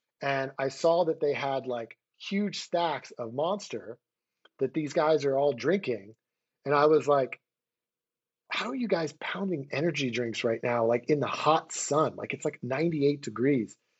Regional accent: Philadelphia, Pennsylvania, United States; And then all of a sudden we have a brandy company and I moved back to my hometown of Philadelphia where my partners were.

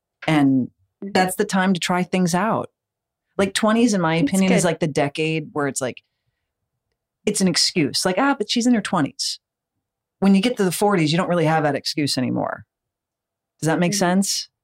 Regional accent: New York, United States; now in Los Angeles, United States; I came from New York, so that was a big culture shock.

